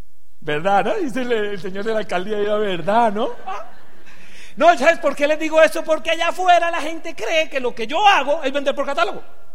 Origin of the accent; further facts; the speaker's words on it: Venezuela; Soy venezolano, tengo cédula venezolana.